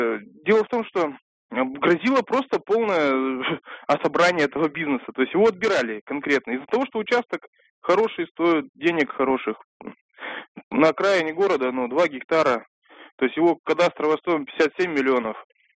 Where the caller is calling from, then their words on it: Tyumen, Tyumen Oblast, Russia; из Тюмени, звоню вам.